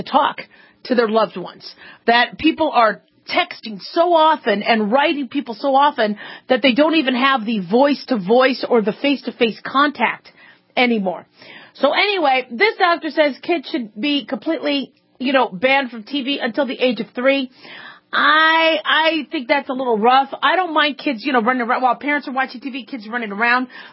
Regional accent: Arizona, United States; You know, when I grew up in Arizona, there was a there's a town out there called Ahwatukee.

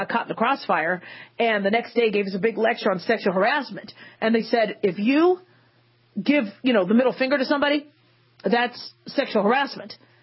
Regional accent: Arizona, United States; also born or lived in California; See, I grew up in Arizona. I was born in California. I grew up in Arizona. We didn't do the time change.

